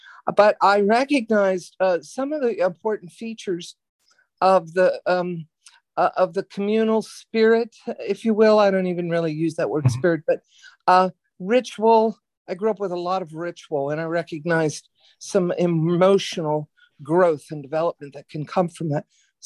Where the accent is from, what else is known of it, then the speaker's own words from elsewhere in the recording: Cincinnati, Ohio, United States; I'm from Cincinnati.